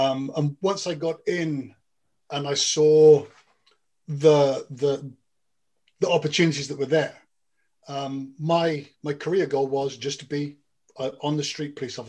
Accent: South West England, United Kingdom; accent: English; My English accent comes back very, very strongly.

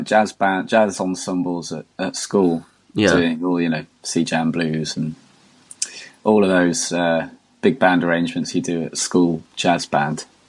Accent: Enfield, London, United Kingdom; It was fine. Yeah, I quite liked it. The school I went to, Enfield Grammar School, had a really good music department

